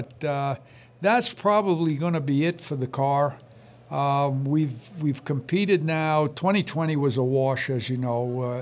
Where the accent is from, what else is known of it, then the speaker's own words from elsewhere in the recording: New York, United States; this shop in the town where I grew up on Long Island